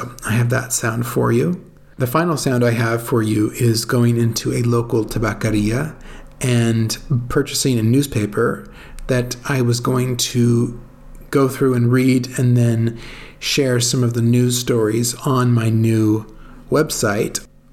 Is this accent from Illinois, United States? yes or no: no; California, United States; When I grew up in California, there would be really, really foggy parts of the winter.